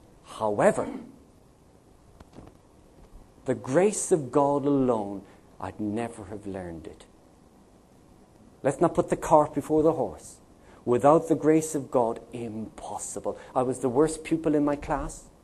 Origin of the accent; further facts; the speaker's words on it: Ireland; I am Irish. An Irishman that's not good at languages. We have our own language, it's called Gaeilge.